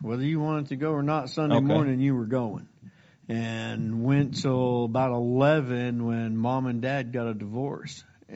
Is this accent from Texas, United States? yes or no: yes; Gatesville, Texas, United States; born there; No, I was born in Gatesville, and then we traveled around with Dad for a long time when he was in the military.